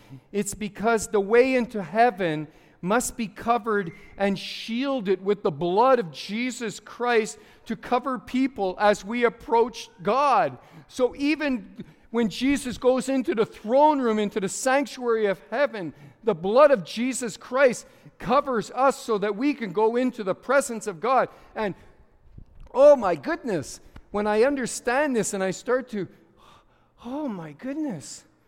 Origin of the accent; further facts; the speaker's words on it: Montreal, Quebec, Canada; We're both from Montreal.